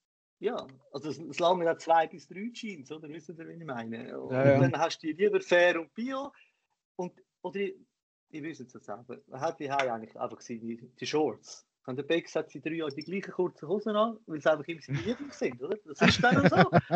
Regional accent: Zurich, Switzerland; vor allem da bei uns in Zürich und überall

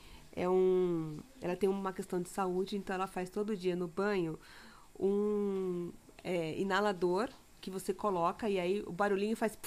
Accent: São Paulo, Brazil; moved away; Então você imagina eu que saí de São Paulo, do Ipiranga, pra ir pra uma cidade que tinha 3 mil habitantes e a maioria era 75 mais.

